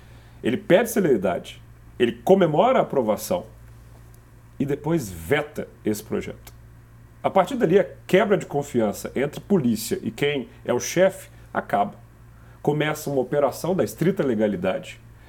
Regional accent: Belo Horizonte, Minas Gerais, Brazil; eu sou de Belo Horizonte, amo Belo Horizonte e todo mundo sabe disso.

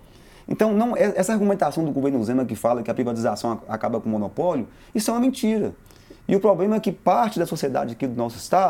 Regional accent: Salinas, Minas Gerais, Brazil; Você já percebeu meu sotaque, né? Eu não sou de Belo Horizonte. Eu sou de Salinas, a região mais carente do nosso estado. Está ali coladinho no Vale do Jequitinhonha e Vale do Mucuri.

